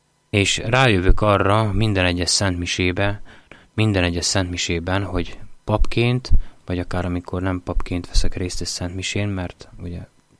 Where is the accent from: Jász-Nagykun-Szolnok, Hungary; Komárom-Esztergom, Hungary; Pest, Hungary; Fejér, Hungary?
Komárom-Esztergom, Hungary; Komárom; én pedig egy komáromi gyerek vagyok, aki a csapvízen nőtt fölhajdanán